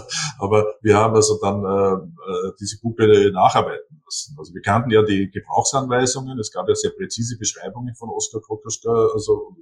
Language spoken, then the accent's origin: German; Seewalchen, Upper Austria, Austria; Die Ausstellung habe ich gemacht in der Villa Paulig am Attersee in Seewalchen, also mein Heimatort.